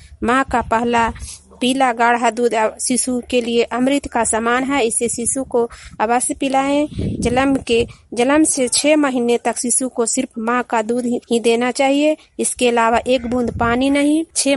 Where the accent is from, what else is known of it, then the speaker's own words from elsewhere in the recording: Heganpura, Bihar, India; ग्राम हेगनपुरा, पंचायत बड़हरा, प्रखंड नूरसराय, जिला ललंदा के निवासी हूँ।